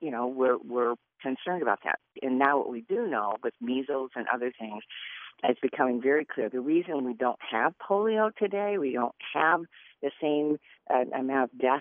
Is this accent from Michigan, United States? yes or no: yes; Clare, Michigan, United States; A lot of our veterans are from small towns like where I grew up in Clare.